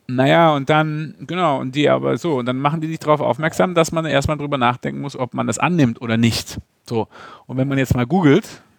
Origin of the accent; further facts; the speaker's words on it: Baden-Württemberg, Germany; Zweitens bin ich Schwabe.